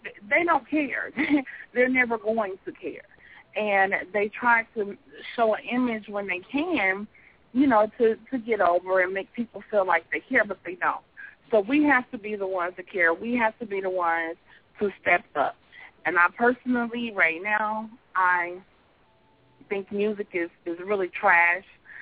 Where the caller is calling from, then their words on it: Kansas City, United States; I'm calling in from Kansas City.